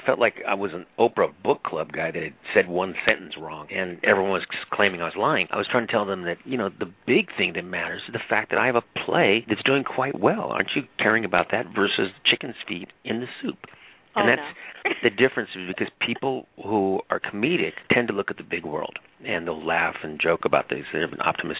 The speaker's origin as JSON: {"language": "English", "town": "San Diego", "region": "California", "country": "United States", "tie": "born or raised there", "said": "I grew up in San Diego, and I'm Mexican-American."}